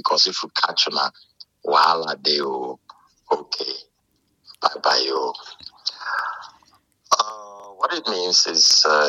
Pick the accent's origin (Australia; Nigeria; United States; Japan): Nigeria; I'm from Nigeria.